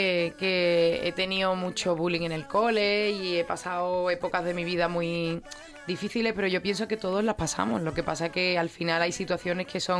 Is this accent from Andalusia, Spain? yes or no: yes; Algeciras, Andalusia, Spain; El día 11 de agosto estaremos en mi tierra, en Algeciras